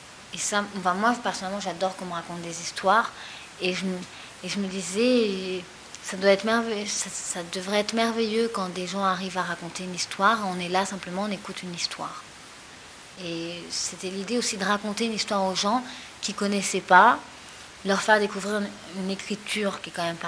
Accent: Paris, Île-de-France, France; Enfin, moi, je suis de Paris, alors je jouais tout à Paris.

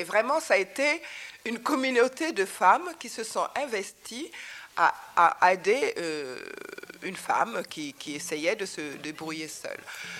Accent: Senegal; moved away; Et jusqu'à présent, j'ai quitté le Sénégal sans le quitter, parce que je repars dans mon pays, je reprends des cours, je fais des stages avec des Européens, des Africains.

